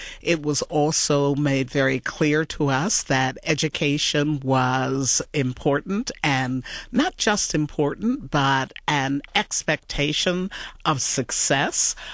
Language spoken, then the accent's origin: English; Harrisburg, Pennsylvania, United States; As you indicated, I grew up in Harrisburg, Pennsylvania